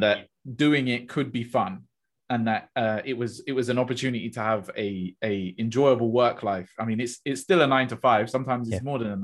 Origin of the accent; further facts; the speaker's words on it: Luton, East of England, United Kingdom; I'm from Luton. So it was like, okay. Hertfordshire is like the one town away.